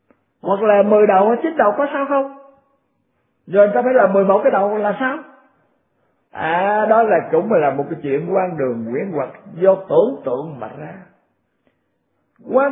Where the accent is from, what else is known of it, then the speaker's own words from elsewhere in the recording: South Vietnam, Vietnam; tôi trước kia, khi mà tôi chưa hồi nhỏ đó, tôi ở miền Nam này